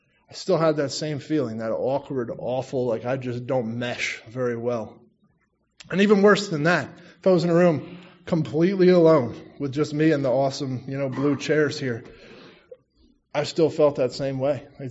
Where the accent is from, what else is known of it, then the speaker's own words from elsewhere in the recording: Emmaus, Pennsylvania, United States; I mentioned that I was from Emmaus, Pennsylvania, and I asked if anybody was familiar.